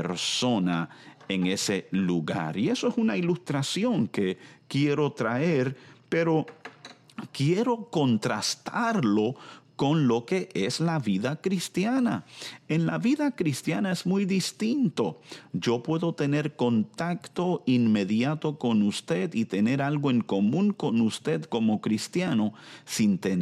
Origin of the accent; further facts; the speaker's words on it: Puerto Rico; Yo soy de Puerto Rico, donde la población es tan solo 2.9 millones de personas.